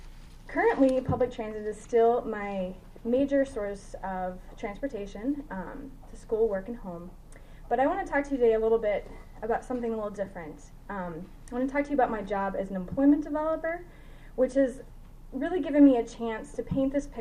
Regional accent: Cottage Grove, Minnesota, United States; now in Minneapolis, United States; I currently live in Minneapolis, but I grew up in Cottage Grove, and my personal experience with transit started when I was living with my parents in Cottage Grove

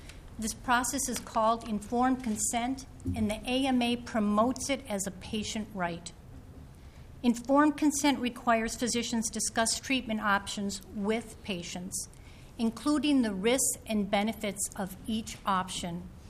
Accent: Wyoming, Minnesota, United States; And I'm from Wyoming, Minnesota.

